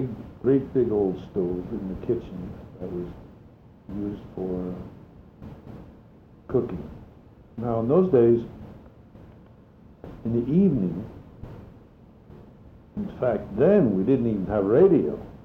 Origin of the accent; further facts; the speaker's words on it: Reading, Pennsylvania, United States; born there; August the 5th, 1913, I was born in Reading, Pennsylvania.